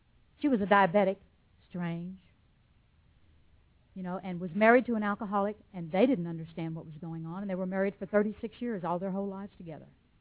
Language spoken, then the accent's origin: English; Arkansas, United States; born there; I was born in Arkansas, and that's the state where the only virgins are girls who can outrun their brothers.